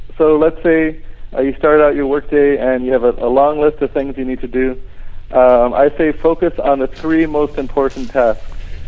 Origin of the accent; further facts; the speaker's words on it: Guam; also born or lived in Oregon / California / Seattle; I was born in Oregon, but I've lived in the Bay Area in California, also in Seattle. I've lived most of my life here on Guam. I went to school here, grew up here, and it's home for me.